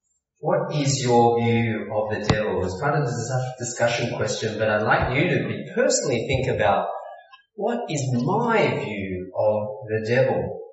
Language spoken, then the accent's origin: English; Australia; growing up in Australia in quite a secular world, there's not much spoken about God or devil.